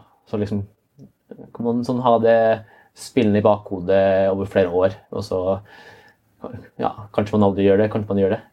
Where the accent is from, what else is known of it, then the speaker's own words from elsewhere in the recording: Trondheim, Trøndelag, Norway; Jeg var født i Trondheim. Jeg er jo egentlig trønder, det hører du helt klart.